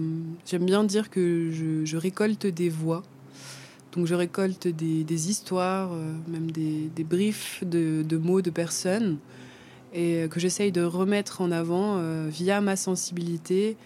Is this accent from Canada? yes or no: no; France; Du coup, je suis française, je précise peut-être.